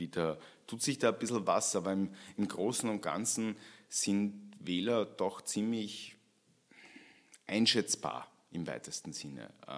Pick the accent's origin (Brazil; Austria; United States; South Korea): Austria; St. Pölten, Lower Austria; Könnte ich jetzt zum Beispiel St. Pölten hernehmen, meine Heimatstadt